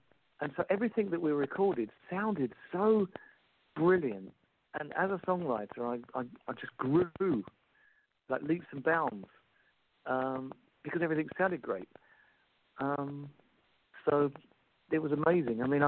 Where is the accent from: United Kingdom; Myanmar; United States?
United Kingdom; England; because I'm, you know, being English, you just conditioned pessimist.